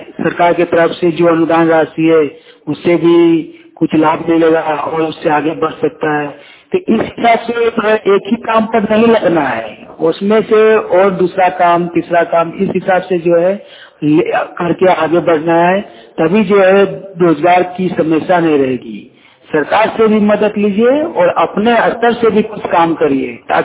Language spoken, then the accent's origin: Hindi; Kasmar, Jharkhand, India